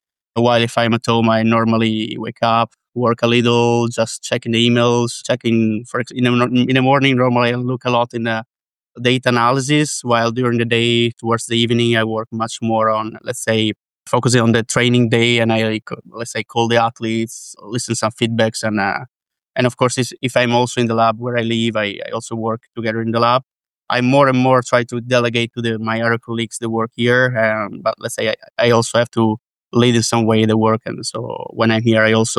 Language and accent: English; Italy; English is a second language; Oh yeah, actually … from Italy.